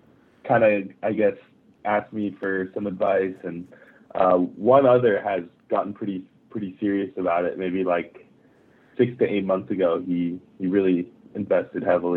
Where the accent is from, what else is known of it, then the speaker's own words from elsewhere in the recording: Japan; I grew up in Japan.